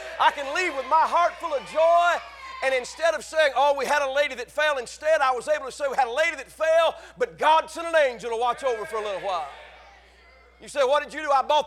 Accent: the South, United States; born there; I love the South. People make fun of the Bible Belt. I'm glad I was born in the Bible Belt.

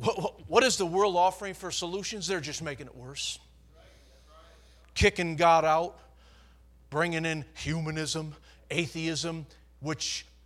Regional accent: New York, United States; I grew up in New York in the Northeast. It's mostly Roman Catholic.

